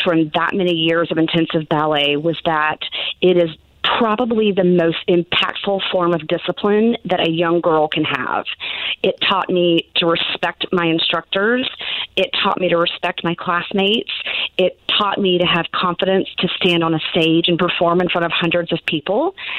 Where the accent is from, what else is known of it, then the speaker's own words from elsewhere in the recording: Georgia, United States; Okay, well, when I was a small child growing up in Middle Georgia, every little girl started taking ballet and tap when they were three.